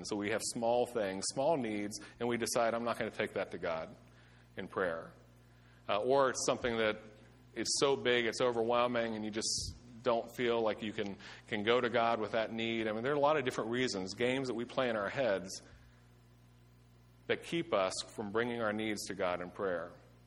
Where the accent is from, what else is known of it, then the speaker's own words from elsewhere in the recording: Pennsylvania, United States; I grew up in Western PA, so I can say this.